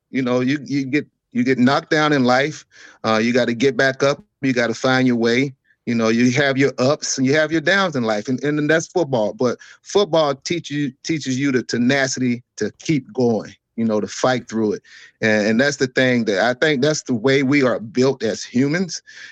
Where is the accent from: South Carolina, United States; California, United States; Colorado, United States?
South Carolina, United States; Waterloo; I'm from Waterloo, South Carolina. Oh. Lawrence is where I went to high school.